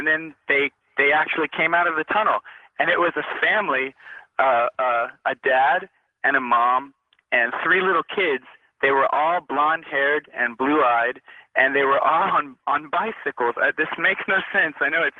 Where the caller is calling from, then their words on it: Houston, Texas, United States; I'm calling from Houston.